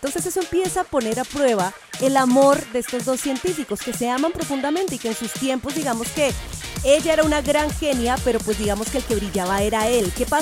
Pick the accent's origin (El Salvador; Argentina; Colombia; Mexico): Colombia; yo como colombiana, yo crecí escuchando las voces mexicanas.